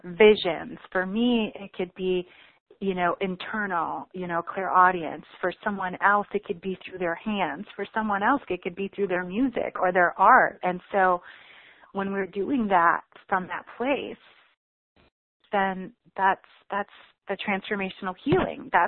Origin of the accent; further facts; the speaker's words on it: Chicago, Illinois, United States; I was one of those people who was, oh, no, I'm not from there. I'm from Chicago. It's okay. When I was traveling in Europe, yeah, I'm from Chicago.